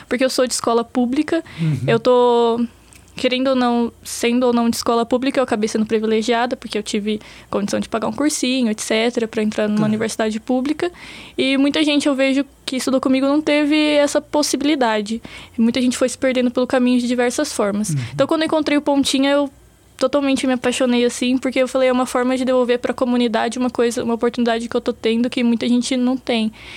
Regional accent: Americana, São Paulo, Brazil; Eu sou de Americana, uma cidade do interior.

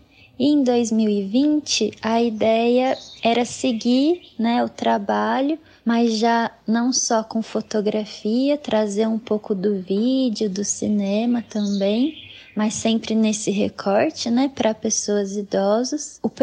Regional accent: Minas Gerais, Brazil; now in São Carlos, Brazil; sou mineira, tenho uma família grande por parte de mãe no sul de Minas, em Varginha. Meu pai é argentino, nascido em Santa Fé, então também tem essa metade argentina, né? E aí eu nasci e cresci no sul de Minas.

